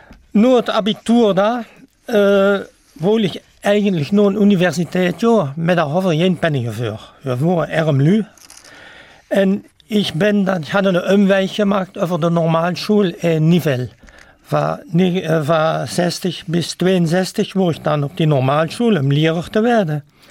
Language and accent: German; Eupen, Wallonia, Belgium; born there; ich bin 1940 in Eupen geboren. Doch 21. März, also nächste Woche, habe ich Geburtstag, werde ich 71.